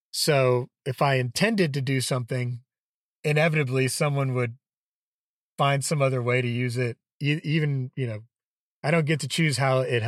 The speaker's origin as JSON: {"language": "English", "town": "Houston", "region": "Texas", "country": "United States", "tie": "born or raised there", "said": "I grew up in Houston, and that's near, it's just a not far at all from the water. And I grew up going down there all the time, grew up swimming in that dirty water."}